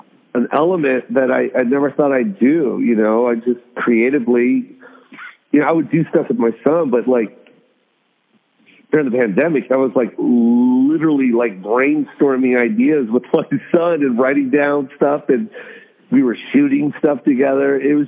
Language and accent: English; Las Vegas, Nevada, United States; Cause I didn't like seeing that, especially cause I'm from Vegas.